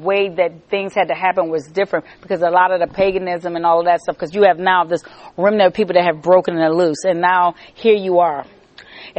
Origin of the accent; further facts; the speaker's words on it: New York, United States; I'm from New York, so I could go home